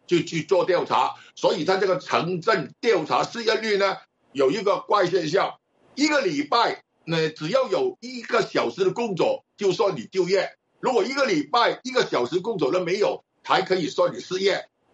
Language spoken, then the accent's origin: Chinese; Hong Kong; 首先更正一下，我是香港的